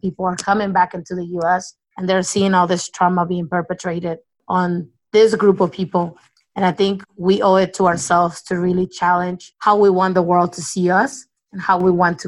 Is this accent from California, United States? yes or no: no; Oklahoma, United States; I'm originally from Oklahoma